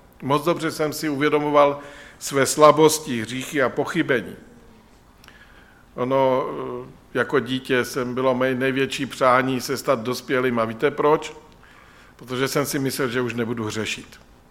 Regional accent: Michálkovice, Moravian-Silesian Region, Czechia; Jako dítě jsme bydleli v Michálkovicích v rodinném domku a měli jsme výhodu, že hned za zahradou byl les.

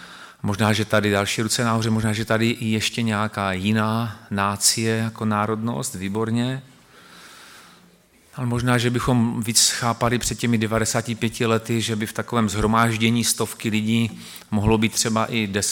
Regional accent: Moravian-Silesian Region, Czechia; já jsem Šlonzok. A jak to, že pan mluví tak dobře v jazyku polským? No, bo jsem Šlonzok.

